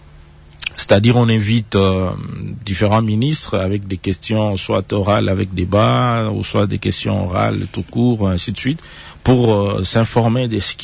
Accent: DR Congo; pour que nous tous, en tant que Congolais, chacun, en ce qui les concerne, prenne sa responsabilité

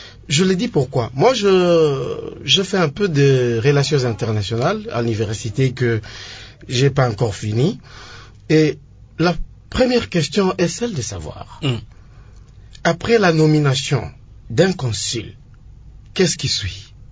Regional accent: Beni, North Kivu, DR Congo; Je viens de Beni. Vous comprenez?

